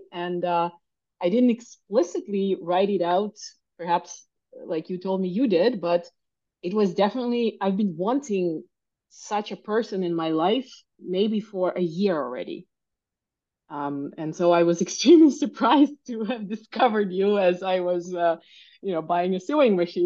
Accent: Canada; first language Russian; also born or lived in Ukraine; now in Germany; I have Russian and English because I was born in Ukraine. And then I actually grew up in Canada and then I moved to Germany.

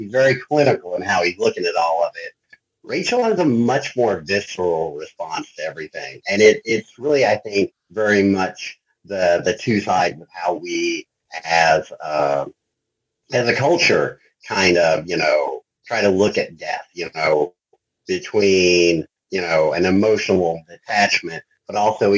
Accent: Kentucky, United States; I'm from Eastern Kentucky, and we make a lot of to-do with funerals.

